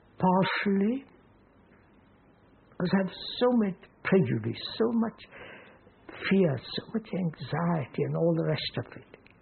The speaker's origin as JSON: {"language": "English", "country": "India", "said": "If I'm always thinking about India, what's happening, why I'm an Indian, why am I poor, why am I this"}